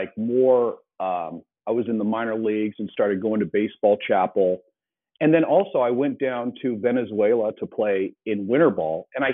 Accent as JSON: {"language": "English", "town": "Hermosa Beach", "region": "California", "country": "United States", "tie": "born or raised there", "said": "So I live in Hermosa Beach. I grew up in Hermosa Beach. That is, I always tell people that's kind of by the airport."}